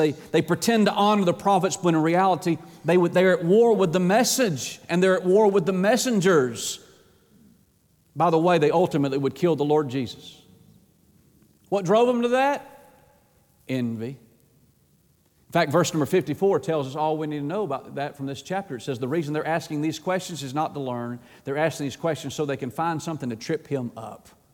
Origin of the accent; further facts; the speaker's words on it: Atlanta, Georgia, United States; I've met some of the meanest people in my life, and I grew up in Atlanta in a rough neighborhood.